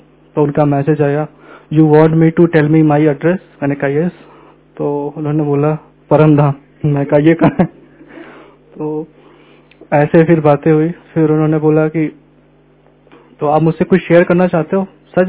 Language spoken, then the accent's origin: Hindi; Lucknow, Uttar Pradesh, India; हम लखनऊ से हैं।